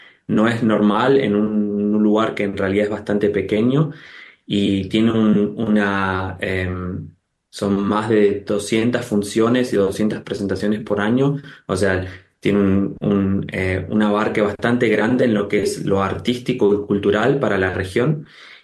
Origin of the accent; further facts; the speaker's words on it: Buenos Aires, Argentina; moved away as an adult; now in Europe; nací en Buenos Aires y fui a la escuela en Buenos Aires, a la escuela San Miguel en Villa Adelina, una escuela Waldorf.